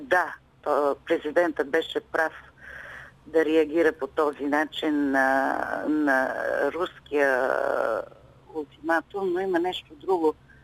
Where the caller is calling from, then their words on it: Pleven, Pleven Province, Bulgaria; от Плевен.